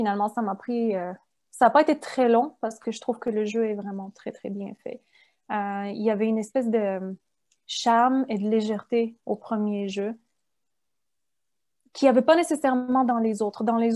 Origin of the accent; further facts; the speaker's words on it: Quebec, Canada; accent: Quebec; les Français de France, ils se demandent je viens de où avec mon accent parce que j'ai quand même un accent québécois.